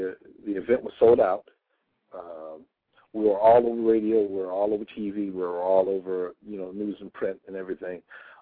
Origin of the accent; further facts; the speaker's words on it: Chicago, Illinois, United States; now in Los Angeles, United States; And here I was in L.A. I wasn't in Chicago. I wasn't in front of my hometown people.